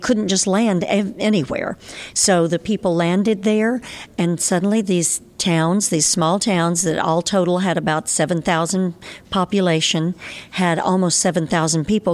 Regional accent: Texas, United States; I've lived back in my home state of Texas while I was raising my son because I wanted him to get to be around relatives

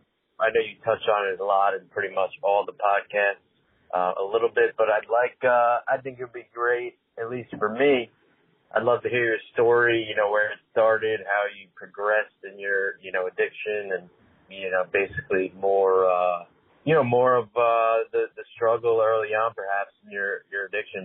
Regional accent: New York, United States; I am from Long Island, New York.

